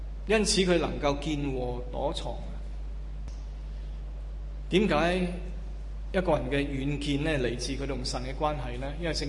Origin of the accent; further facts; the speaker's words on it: Hong Kong; 我们香港人说，这人这么傻的